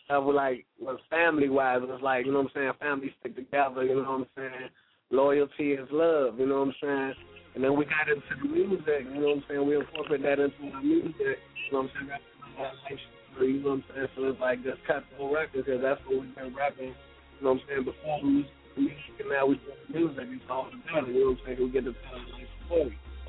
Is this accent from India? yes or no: no; Jamaica; I'm Jamaican, so it's in me.